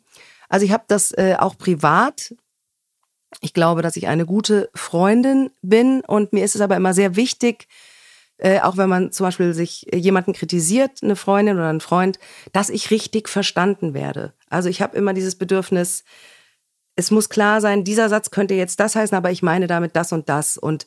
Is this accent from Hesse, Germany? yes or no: yes; Wetzlar, Hesse, Germany; in meiner alten Heimat, wo ich eben herkomme, in Wetzlar